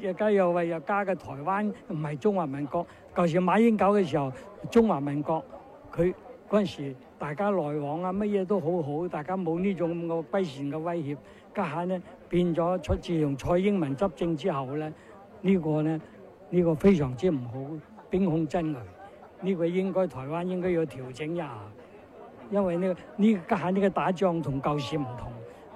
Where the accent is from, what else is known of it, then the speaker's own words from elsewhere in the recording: Enping, Guangdong, China; 四邑，我系四邑人，恩平，